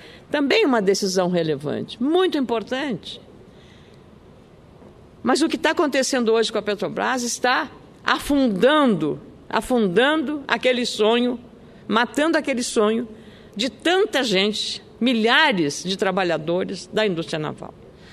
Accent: Rio Grande do Sul, Brazil; eu sou do Rio Grande do Sul

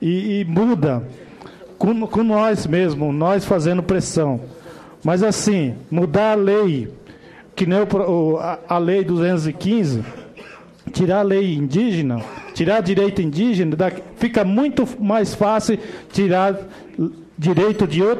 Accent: Mato Grosso do Sul, Brazil; sou Guarani Caiová, de Mato Grosso do Sul, onde tem muita violência, um dos lugares mais problemáticos a nível de Brasil, Mato Grosso do Sul.

